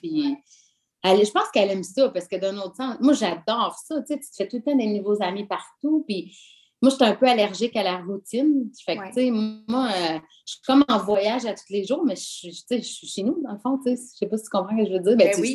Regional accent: Shawinigan, Quebec, Canada; Ben, tu sais, moi, je viens de Shawinigan. Fait que je viens pas d'une grosse ville comme Montréal.

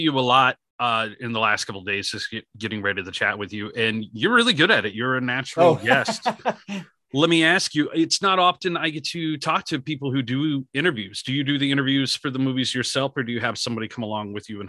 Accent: Shreveport, Louisiana, United States; I'm from Shreveport, Louisiana.

